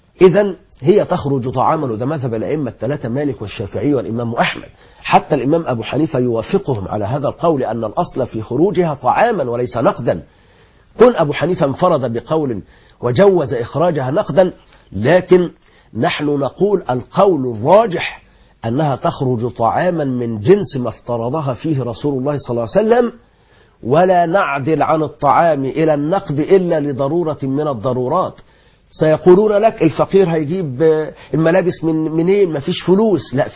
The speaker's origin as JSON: {"language": "Arabic", "country": "Egypt", "said": "لكن نحن نركز على الأصناف المتداولة التي تمثل أشهر أطعمتنا هنا في مصر، وهي الرز والمكرونة غالبا، والعدس والفول والفاصوليا"}